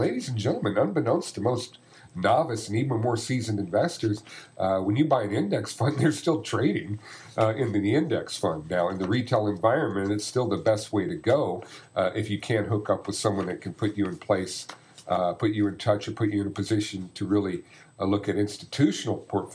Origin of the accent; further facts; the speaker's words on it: United States; It's our God-given right as an American.